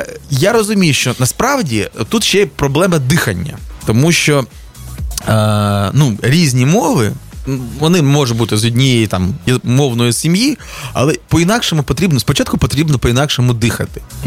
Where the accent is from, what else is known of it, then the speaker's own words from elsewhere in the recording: Slobozhanshchyna, Ukraine; accent: Slobozhan dialect; Я собі сказав, в мене слобожанський діалект, я так розмовляю.